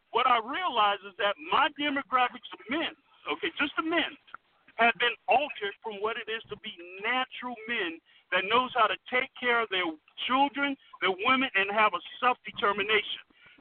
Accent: Miami, Florida, United States; My mother was so concerned. I come from Miami.

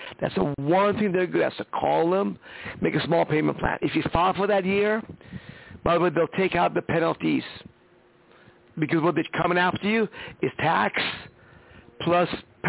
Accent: Iran; also born or lived in California; now in United States; Well, you know, I was born and raised in Iran. Came to America in 1977, and I stayed here because it was a better place.

